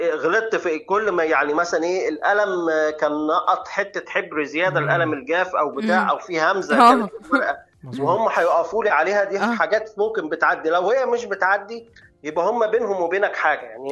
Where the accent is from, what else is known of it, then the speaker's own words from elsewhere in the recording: Egypt; احنا عندنا في مصر مش يعني مش الثمان ساعات بيبقوا شغل